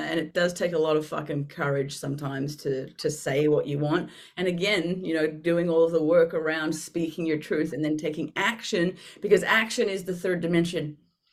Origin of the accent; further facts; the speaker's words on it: Australia; born there; moved away; also born or lived in United Kingdom; Yeah, I was born in Australia to English parents, lived in the UK for a while, lived around the world for 10 years, and then I've been here for 11.